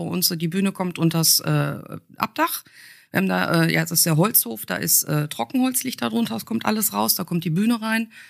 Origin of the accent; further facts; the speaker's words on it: Dorsten, North Rhine-Westphalia, Germany; also born or lived in Switzerland; Ich bin in der Schweiz geboren und ich glaube, ich habe die längste Zeit, also bis letztens in Dorsten gelebt, weil meine Eltern dann da irgendwann gelandet sind, als wir in die Schule gekommen sind. Habe jetzt festgestellt, ich wohne jetzt seit 22 Jahren in Kicheln.